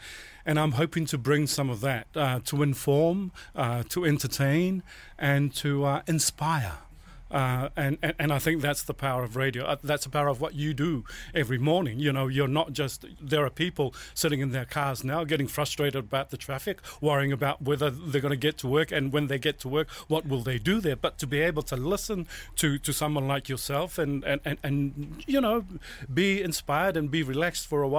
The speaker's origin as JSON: {"language": "English", "country": "Samoa", "tie": "born there", "said": "Well, I was born in Samoa"}